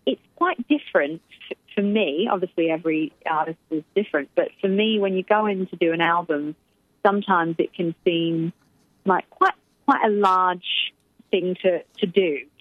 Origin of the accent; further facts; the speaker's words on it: England, United Kingdom; accent: English; Well, you know, I'm English, darling.